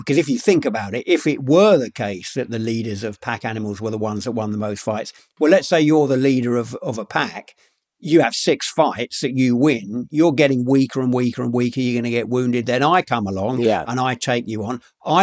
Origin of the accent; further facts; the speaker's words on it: London, United Kingdom; I grew up in London, by the way, but... in a pretty rough part of London